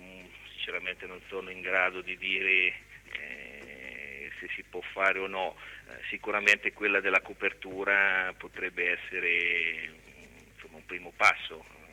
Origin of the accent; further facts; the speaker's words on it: Ancona, Marche, Italy; noi siamo nati ad Ancona, viviamo ad Ancona, lavoriamo ad Ancona, volevamo fare qualcosa per questa città.